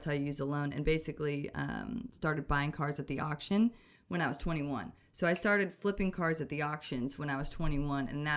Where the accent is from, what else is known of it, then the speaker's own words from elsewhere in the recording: Florida, United States; also born or lived in Illinois, United States; now in Dallas, United States; I was born in Illinois and raised more so in Florida. I went to high school out there